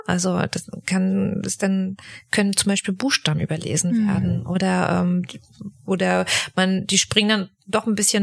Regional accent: Mecklenburg-Vorpommern, Germany; Wie gesagt, dann komme ich noch aus Mecklenburg-Vorpommern

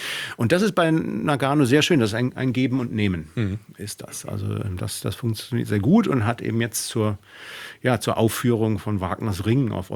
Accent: Solingen, North Rhine-Westphalia, Germany; ich komme aus Solingen

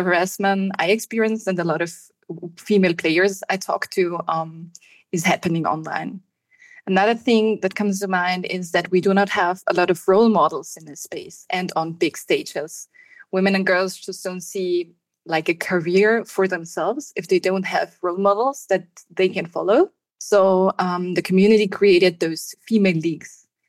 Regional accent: Austria; I am from Austria

